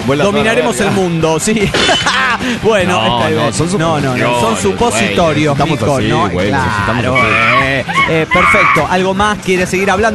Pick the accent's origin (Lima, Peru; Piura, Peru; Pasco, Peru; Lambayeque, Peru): Lima, Peru; Porque de donde soy, de Lima, Perú